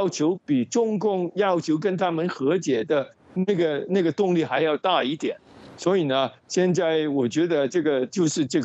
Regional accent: Hong Kong; 不是因为我是来自香港

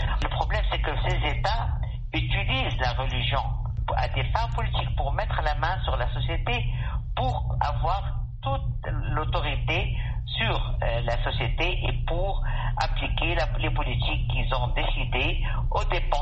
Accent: Tunisia; Nous sommes des Tunisiennes, des Tunisiens très solidaires avec...

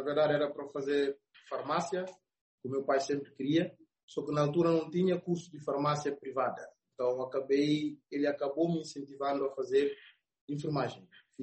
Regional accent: Bissau, Guinea-Bissau; Eu sou natural de Guiné-Bissau, de uma família humilde

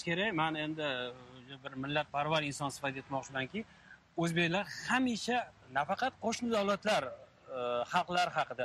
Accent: Kazakhstan; masalan, men o'zim Qozog'istonlikman. Tez-tez Qozog'istonga borib turaman

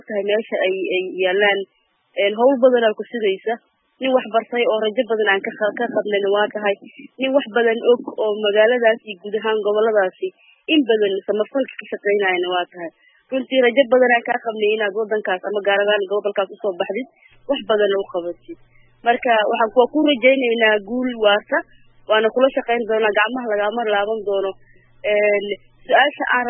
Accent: Beledweyne, Hirshabelle, Somalia; aniga waxaan kasoo jeedaa Iran aan kasoo jeedaa gaar ahaan magaalada Baladweyne aan ku dhashay

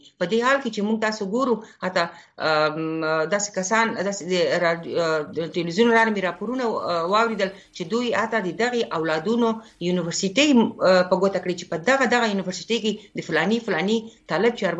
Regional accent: Khost, Afghanistan; زه په خپله د خوست یم،

